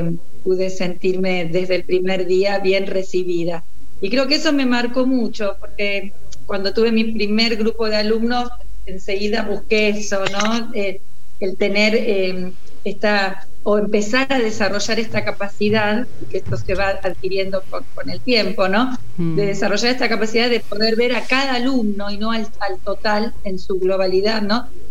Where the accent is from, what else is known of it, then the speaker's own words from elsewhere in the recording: Buenos Aires, Argentina; de Buenos Aires, docente hospitalaria y domiciliaria.